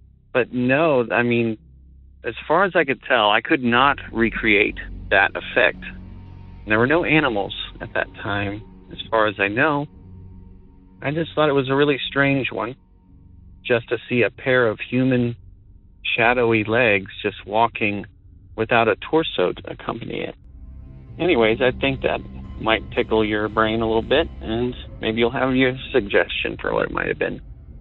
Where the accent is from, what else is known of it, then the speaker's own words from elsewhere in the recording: Texas, United States; Hi, Derek. … I'm from Texas.